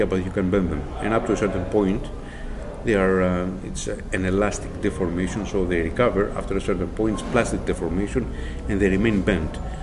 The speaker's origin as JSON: {"language": "English", "country": "Greece", "also_born_or_lived": "Athens", "second_language": "English", "moved": "as an adult", "lives_now": "United States", "said": "Originally from Greece. Been on this side of the pond for 28 years, but you never get rid of the accent."}